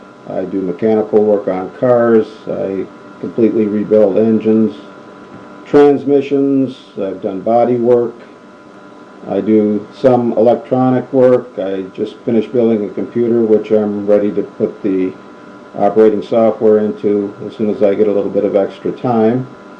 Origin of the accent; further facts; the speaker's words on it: Winthrop Harbor, Illinois, United States; also born or lived in Kenosha; I was born in Kenosha, Wisconsin, which is located approximately 4 miles north of the Illinois-Wisconsin state line on Lake Michigan. I lived in Winthrop Harbor, Illinois